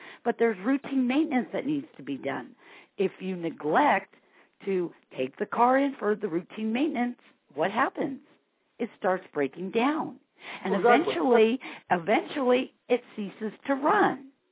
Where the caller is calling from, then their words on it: California, United States; I'm calling from Southern California.